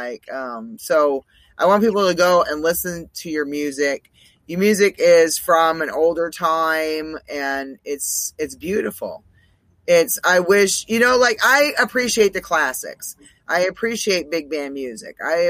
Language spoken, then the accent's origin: English; Maine, United States; now in Los Angeles, United States; I'm originally from Maine.